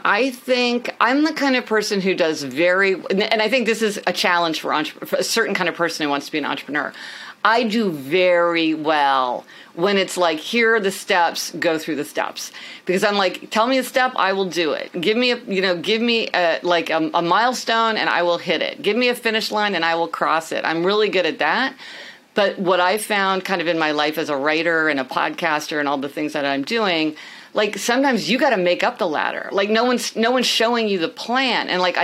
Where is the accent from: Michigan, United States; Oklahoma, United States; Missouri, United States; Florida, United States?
Missouri, United States; Kansas City; Well, I am actually from Kansas City. This is my grandparents who live in North Platte, Nebraska. But still, Kansas City is far from New York City. So I came east to go to college.